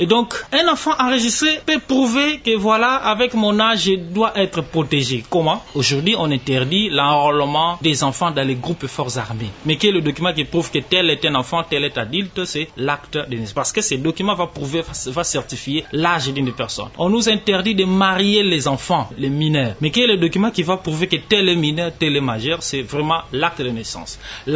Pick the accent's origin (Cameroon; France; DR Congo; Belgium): DR Congo; born there; Je suis né en RDC, j'ai obligatoirement l'identité congolaise, la nationalité congolaise.